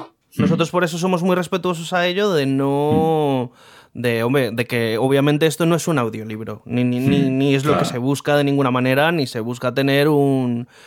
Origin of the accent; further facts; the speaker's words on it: Colombia; Yo, cuando estaba en Colombia, porque soy colombiano